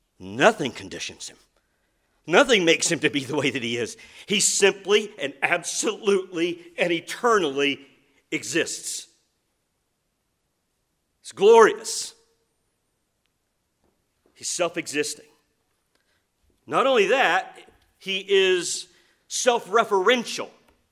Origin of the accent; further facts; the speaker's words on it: Georgia, United States; I was raised in Northwest Georgia. And there's so many things about my life and the environment of my upbringing that has conditioned me, shaped me.